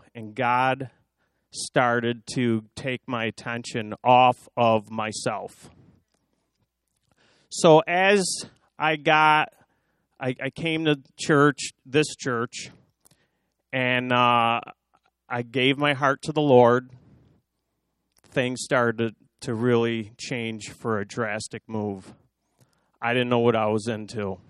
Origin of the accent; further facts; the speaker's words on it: Le Roy, New York, United States; I was raised in Leroy, New York. And I've only been a Christian for 5 years.